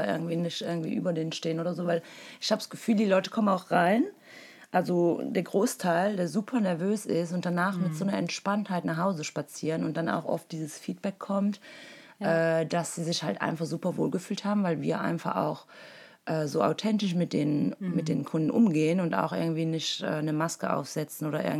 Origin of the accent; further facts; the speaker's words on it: Wallonia, Belgium; ich bin ursprünglich aus Belgien und viele wundern sich, warum ich so gut Deutsch rede, beziehungsweise Deutsch spreche. Aber ja, wir haben eine kleine Region in Ostbelgien, ich würde mal sagen 60.000 bis 70.000 Einwohner.